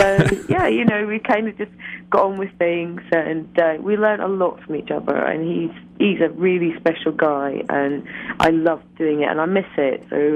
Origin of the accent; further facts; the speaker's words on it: Scotland, United Kingdom; I'm so Scottish